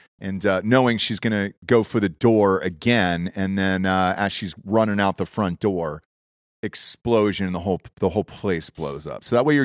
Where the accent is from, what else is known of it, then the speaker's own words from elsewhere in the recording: Georgia, United States; All right, I'm from Georgia.